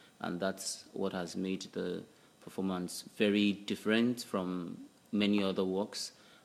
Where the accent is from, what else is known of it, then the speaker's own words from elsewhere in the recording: Nigeria; I'm from Nigeria.